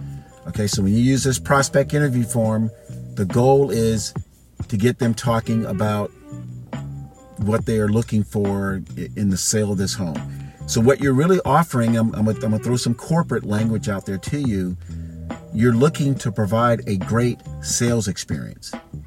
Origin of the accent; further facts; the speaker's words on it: Fort Myers, Florida, United States; born there; even in Florida, where I was born down in Fort Myers